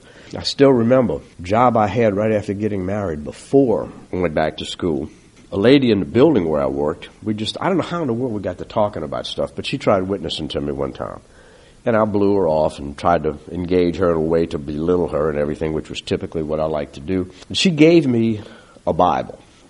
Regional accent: Slidell, Louisiana, United States; also born or lived in New Orleans; and I really enjoyed growing up in Slidell. Went to Slidell Grammar, Slidell Junior High, Slidell High School, graduated in 63. When we were in New Orleans, attended Catholic school, Catholic church, and then we moved over here.

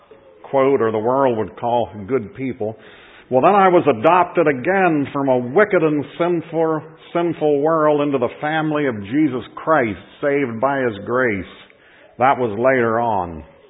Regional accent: New Jersey, United States; born there; but I was born in New Jersey, and I've been adopted twice.

